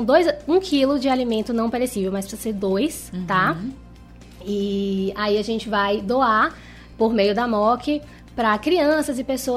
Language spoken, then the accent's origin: Portuguese; Ilhéus, Bahia, Brazil; also born or lived in Canavieiras; lá em Canavieiras, Bahia, que é a terra da minha avó, a terra da minha mãe também. É, fui criada lá também, né? Sou aqui de Ilhéus, mas passava muitos finais de semana por lá.